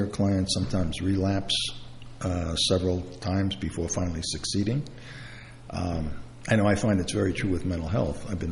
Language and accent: English; Brooklyn, New York, United States; I'm from Brooklyn. We don't have those words then.